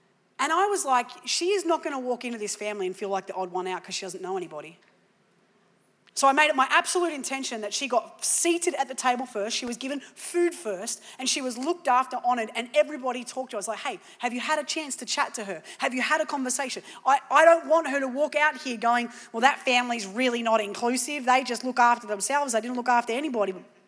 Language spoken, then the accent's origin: English; Australia; now in United States; I'm an Australian in America, no idea.